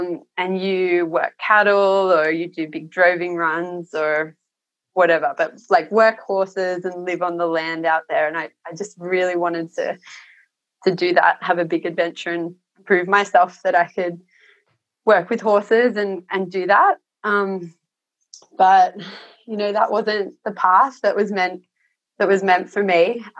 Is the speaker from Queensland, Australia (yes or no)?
no; Sydney, New South Wales, Australia; I grew up in the Shire in Sydney and moved to a place called Tilopia Downs, which is really small, like north of Caniva, to work for a racehorse trainer when I was 18